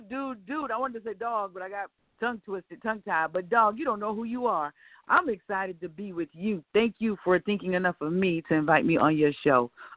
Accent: South Carolina, United States; Again, I am from Williamsburg County, located here in King Street, South Carolina. So I'm from the woods, y'all, country girl.

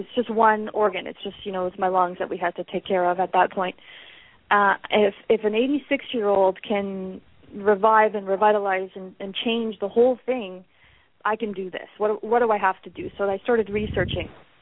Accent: Canada; I'm from Canada, I crossed the international border to the USA.

